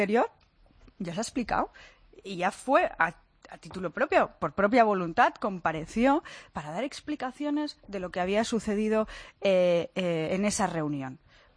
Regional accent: Catalonia, Spain; Yo como catalana las he lamentado profundamente.

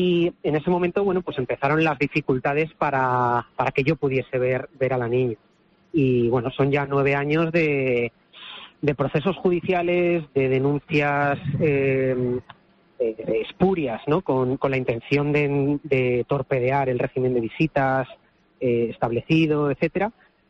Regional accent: Madrid, Community of Madrid, Spain; now in A Coruña, Spain; yo soy de Madrid, originario. Estuve viviendo aquí en Coruña hace 9 años.

